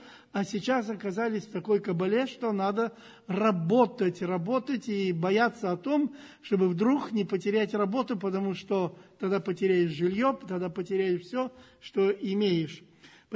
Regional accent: Moscow, Russia; Мы тут москвичи, находились в привилегированном положении.

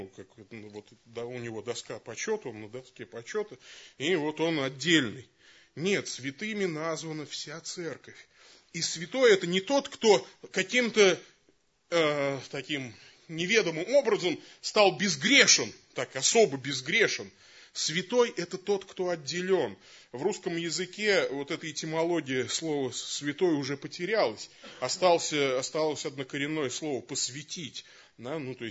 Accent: Samara, Samara Oblast, Russia; А на самом деле она произошла в Самаре. Я из Самары сам.

